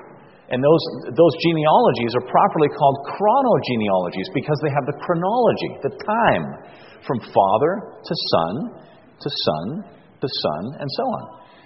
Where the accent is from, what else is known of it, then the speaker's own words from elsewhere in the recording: Kitchener, Ontario, Canada; And born in Kitchener, lived there all my life.